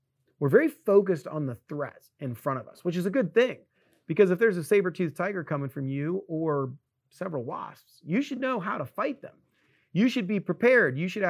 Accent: Florida, United States; Now, I grew up in Florida.

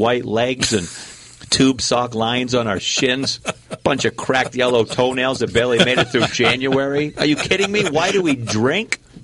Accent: Maine, United States; I grew up in Maine.

